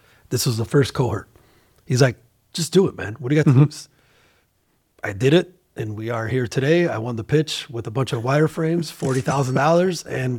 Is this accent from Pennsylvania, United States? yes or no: no; Chicago, Illinois, United States; Well, I mean, we're from Chicago. It's a very, you know, there's a big tech ecosystem here.